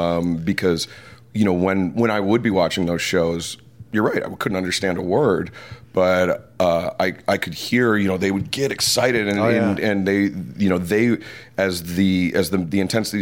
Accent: Detroit, Michigan, United States; And, I grew up in Detroit. And so when I was growing up, the Pistons and the Red Wings were both super hot.

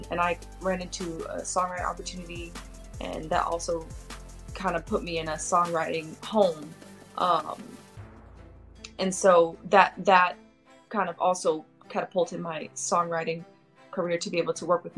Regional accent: Atlanta, Georgia, United States; For me, I was, I don't know if you know, but I was raised in ATL in Georgia. I went to school in the city, ATL, but I was raised in Georgia

